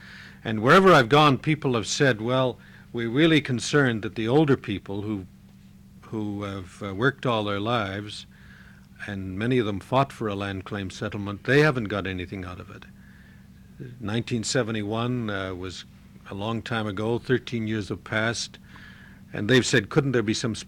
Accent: Canada; I come from Canada, and I spent 3 years in the Canadian Arctic in the 1970s going to villages

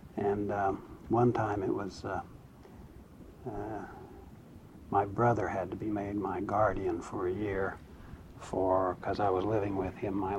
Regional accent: Utah, United States; moved to Utah, where he had a mission to the Ute Indians up near the Colorado-Wyoming-Utah line. So I grew up on the Ute Reservation.

